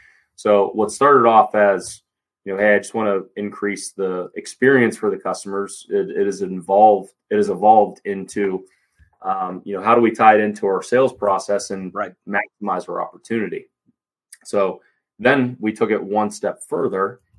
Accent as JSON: {"language": "English", "town": "Pittsburgh", "region": "Pennsylvania", "country": "United States", "said": "I'm initially from Pittsburgh, worked here locally for a decade for another auto group, moved to Florida for a short bit"}